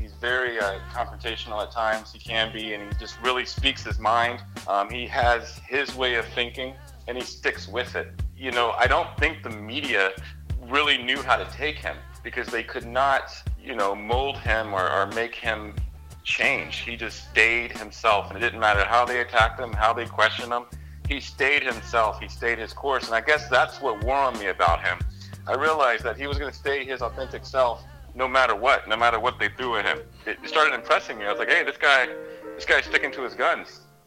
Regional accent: East Coast, United States; now in Portland, United States; Well, growing up in the East Coast, I still keep an eye on the Charlotte Hornets.

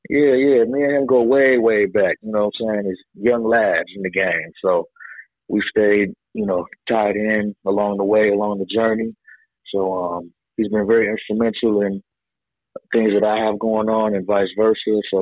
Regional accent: Chicago, Illinois, United States; Actually, I'm originally from Illinois, up in Chicagoland area, the whole nine up that way.

